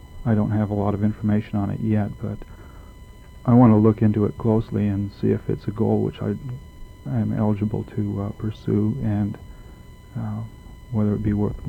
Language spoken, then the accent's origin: English; Nome, Alaska, United States; I was born and raised in Nome, and I am three-quarters Eskimo.